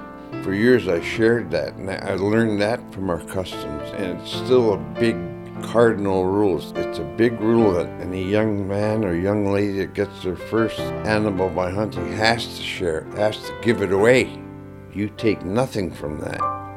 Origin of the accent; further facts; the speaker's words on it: Nome, Alaska, United States; born there; I was born in Nome in 1942, April 5th, 1942, at the old hospital on 2nd Avenue.